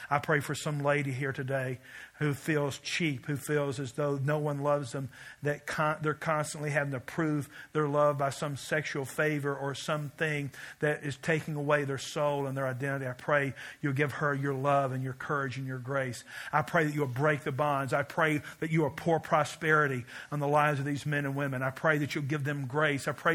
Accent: Kentucky, United States; I'm from Kentucky, where smoking's a spiritual gift.

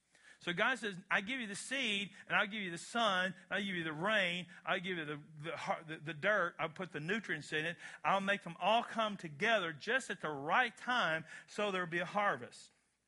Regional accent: Kentucky, United States; I'm from Kentucky, where weird things happen on a regular basis.

